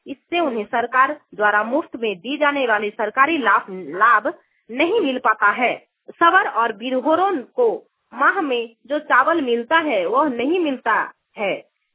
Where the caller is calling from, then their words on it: Jharkhand, India; मेरा गांव हिंदोजुरी प्रथमघाटला में पूर्वी सिंहभूम से बोल रही हूँ।